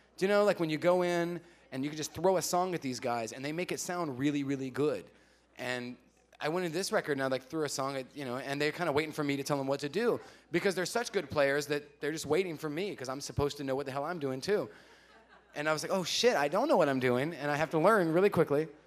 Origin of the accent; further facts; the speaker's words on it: the South, United States; Because I grew up in the South, and I can't fix cars